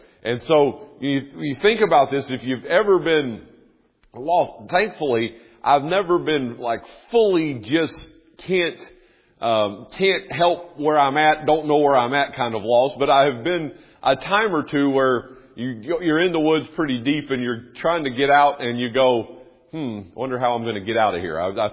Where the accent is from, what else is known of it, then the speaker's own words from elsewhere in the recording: North Carolina, United States; Maybe if it's like where I am, where I grew up in North Carolina with a lot of mountains